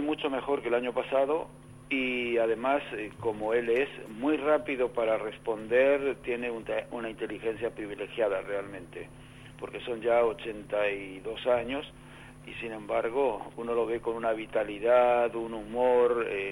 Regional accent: Argentina

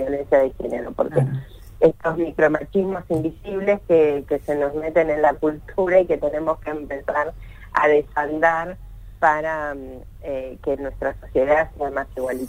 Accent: Buenos Aires Province, Argentina; Yo soy bonaerense, soy del conurbano

